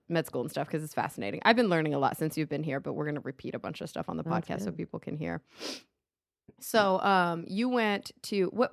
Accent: Texas, United States; And maybe it's because we came from Texas.

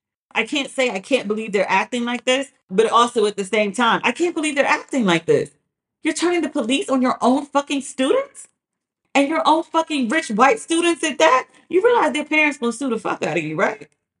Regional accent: United States; accent: American; But I know it's really bad when casually, like, people hear my accent and just like, hey, American, account for yourself.

